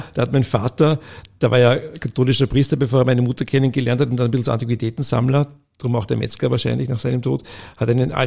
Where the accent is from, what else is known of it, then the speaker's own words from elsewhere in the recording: Vienna, Austria; ich bin in Wien groß geworden.